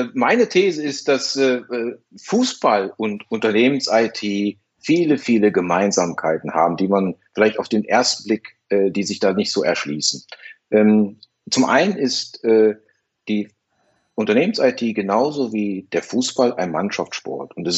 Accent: Düsseldorf, North Rhine-Westphalia, Germany; born there; ich bin ja gebürtiger Düsseldorf

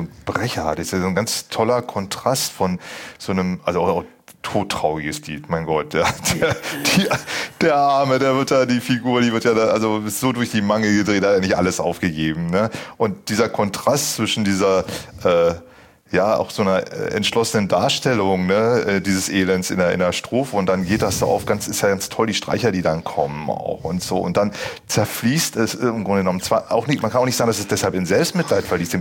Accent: Berlin, Germany; also das kenne ich als Berliner auch

